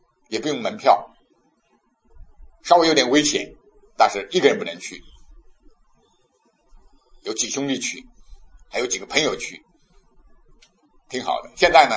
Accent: China; 我的老家小县城，大运河文明，所以我家老家那个县城就是大运河从中间通过

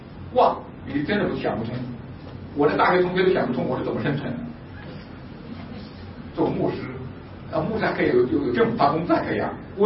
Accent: China; born there; 但是神却让我生在中国，我认为让我在中国做自由公民

